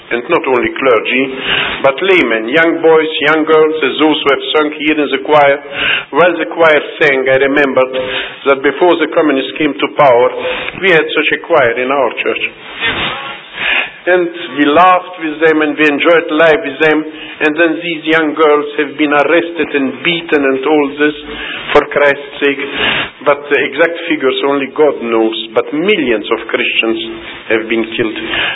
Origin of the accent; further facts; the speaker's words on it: United States; The proof of this is, I come from America. And I have traveled through whole America.